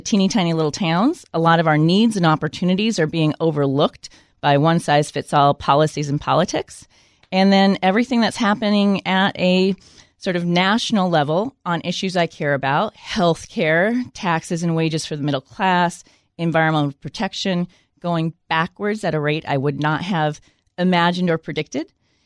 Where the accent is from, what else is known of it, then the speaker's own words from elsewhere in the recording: Auburn, Washington, United States; I'm a fifth-generation Auburn, Kent, Tukwila Valley girl, born and raised in Auburn.